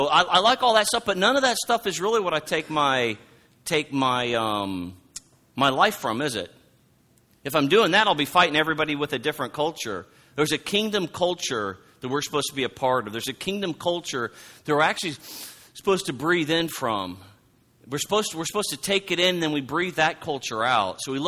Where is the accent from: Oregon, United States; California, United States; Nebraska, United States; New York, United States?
Oregon, United States; Creesh and I grew up in the same denomination, but I grew up in Oregon on the West Coast.